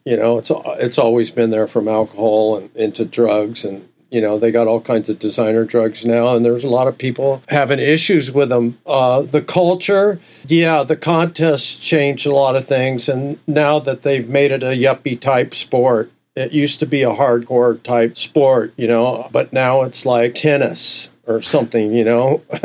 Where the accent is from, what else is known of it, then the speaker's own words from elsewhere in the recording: Huntington Beach, California, United States; Like I said, I grew up on Huntington Beach